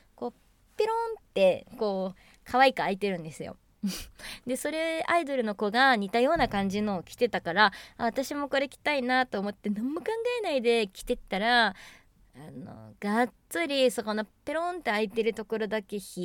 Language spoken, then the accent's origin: Japanese; Kanagawa, Japan; 神奈川県出身です。海の近いところに住んでいます。